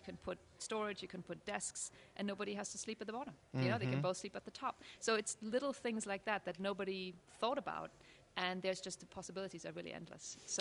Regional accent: Germany; now in United States; I'm actually German. My husband is Danish, so we're kind of the European connection here. And we've been in the States for a very long time. But I guess I can't quite get rid of the accent

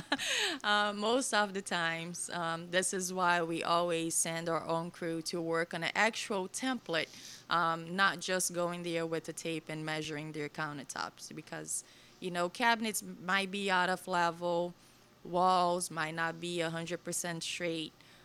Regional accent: Minas Gerais, Brazil; I'm also Brazilian, from Minas Gerais.

